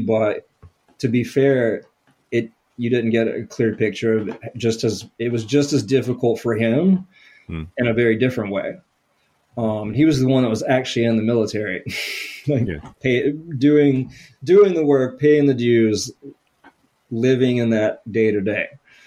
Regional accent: Atlanta, Georgia, United States; moved away as an adult; also born or lived in New Orleans / North Carolina; I was desperate to leave the South at that stage of my life. Ended up in New Orleans because I'm from the Atlanta area.

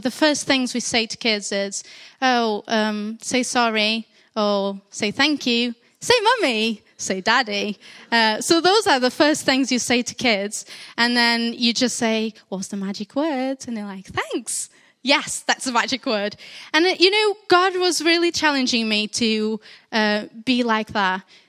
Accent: Portugal; English is a second language; now in Cardiff, United Kingdom; I'm originally from Portugal, so I'm Portuguese. I've been in Cardiff for a year and a half.

